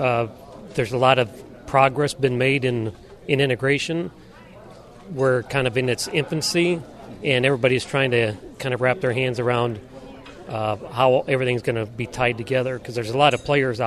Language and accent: English; LaPorte, Indiana, United States; I'm from LaPorte, Indiana, Northwest Indiana.